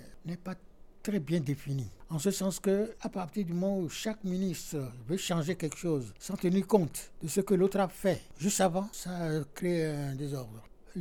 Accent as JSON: {"language": "French", "town": "Cotonou", "region": "Littoral", "country": "Benin", "tie": "born there", "moved": "yes", "said": "on m'a envoyé de Cotonou, parce que je suis né au Bénin, dans la capitale de Cotonou. Donc on m'a envoyé à Paris, chez mon oncle"}